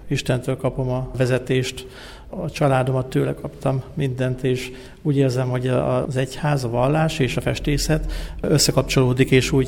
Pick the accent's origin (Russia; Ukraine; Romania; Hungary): Hungary; Szerencs, Borsod-Abaúj-Zemplén; Szerencsén nőttem fel, és a gyerekkoromban is nagyon nagy kötődésem volt a környék vidékeihez